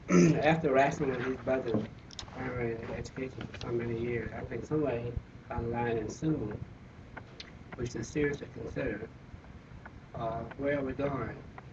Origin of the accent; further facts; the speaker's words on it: Anchorage, Alaska, United States; I'm from Anchorage.